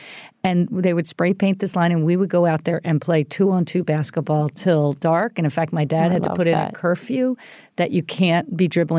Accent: Philadelphia, Pennsylvania, United States; And literally, we grew up in the Philadelphia area.

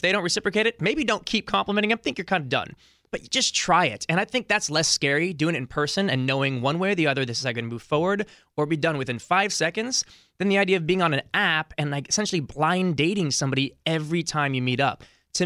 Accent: San Diego, California, United States; I'm a beach boy. I live in the beach. I grew up in San Diego.

